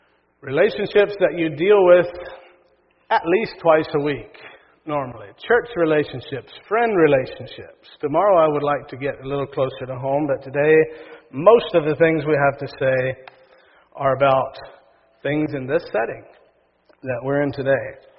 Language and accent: English; Kentucky, United States; The other thing I would like to say is that I'm from Kentucky, not from here.